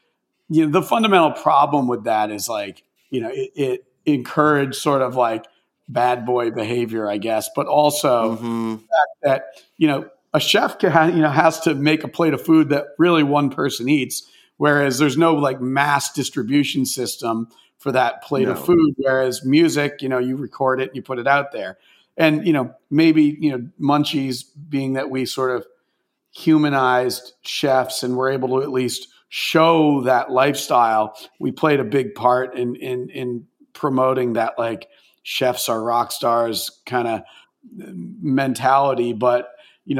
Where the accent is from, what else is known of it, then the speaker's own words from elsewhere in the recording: Maine, United States; So, well, I grew up in Maine, and like pretty rural suburb, if you could even call it that, in Maine.